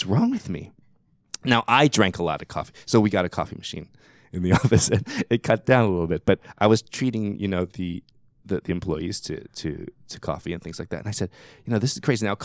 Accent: New York, United States; I grew up in New York, and in Soho they had coffee cafes

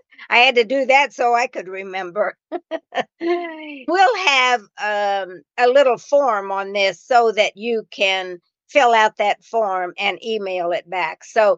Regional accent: Columbus, Indiana, United States; I remember in my hometown in Columbus, Indiana, we brought in somebody from New York to do a production.

